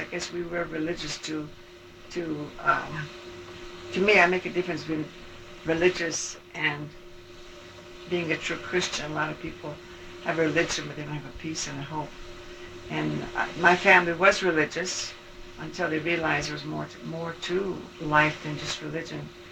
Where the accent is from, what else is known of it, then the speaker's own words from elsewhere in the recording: Alberta, Canada; I grew up in Western Canada, Alberta, on a farm. My father was a homesteader. My great-grandparents and my grandparents came from Ukraine in the early 1900s